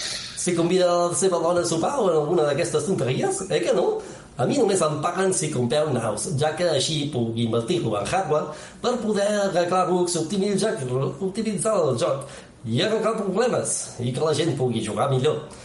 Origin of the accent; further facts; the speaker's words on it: Santa Margarida i els Monjos, Catalonia, Spain; Bé, d'aquí, d'aquí la vora, de Santa Margarida i els mongos.